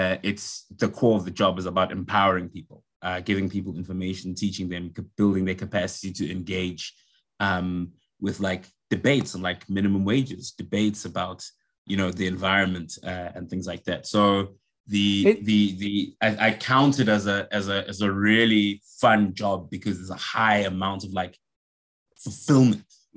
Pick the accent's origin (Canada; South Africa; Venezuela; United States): South Africa; I'm from South Africa. And I live in Johannesburg. I could have started with that if you've been trying to place my accent.